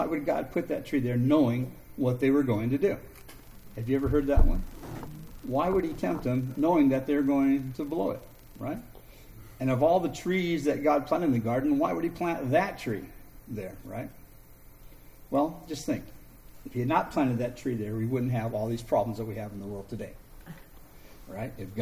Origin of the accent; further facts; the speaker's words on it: California, United States; I love eucalyptus trees. I grew up with them in California.